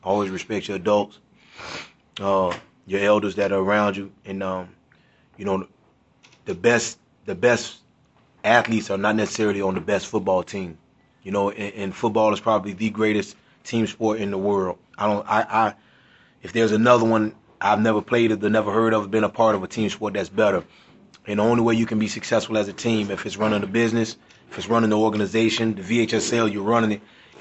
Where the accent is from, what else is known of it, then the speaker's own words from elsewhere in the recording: Florida, United States; I'm not from Highland Springs. I'm from South Florida.